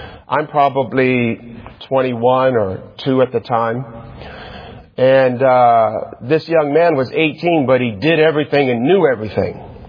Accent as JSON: {"language": "English", "town": "Lansing", "region": "Michigan", "country": "United States", "said": "when I was discharged from the military in California, I'm from Lansing, Michigan."}